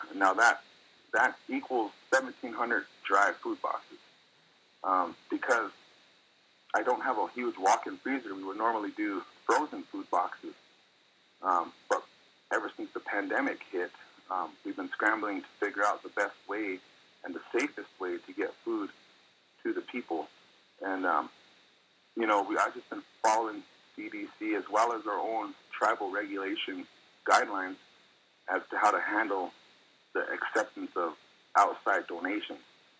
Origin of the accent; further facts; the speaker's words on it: South Dakota, United States; I hail from the Oglala Sioux Tribe.